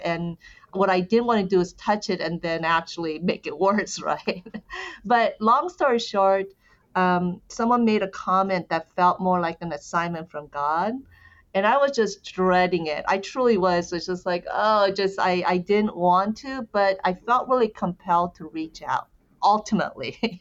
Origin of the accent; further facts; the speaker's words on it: United States; I'm Korean American, the LA riots was something that was quite defining, probably for us.